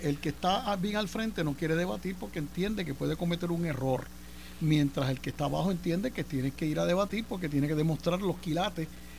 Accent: Carolina, Puerto Rico; Anda, yo soy de Carolina.

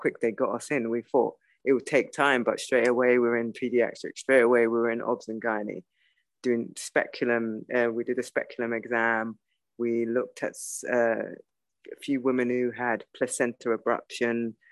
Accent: United Kingdom; Yes, I'm a British student.

